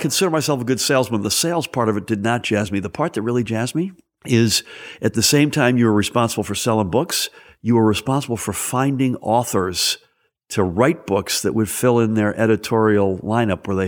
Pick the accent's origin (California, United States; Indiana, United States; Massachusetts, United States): Massachusetts, United States; So I grew up outside of Boston, a Kennedy Democrat.